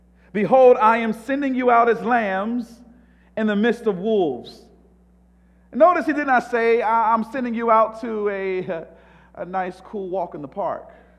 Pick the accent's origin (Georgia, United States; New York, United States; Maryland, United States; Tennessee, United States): Georgia, United States; Atlanta; I'm from Atlanta, Georgia, so please forgive me of my analogy.